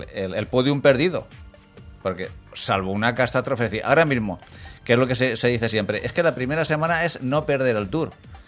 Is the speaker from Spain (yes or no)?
yes; Spain; Soy español y tengo la máxima aspiración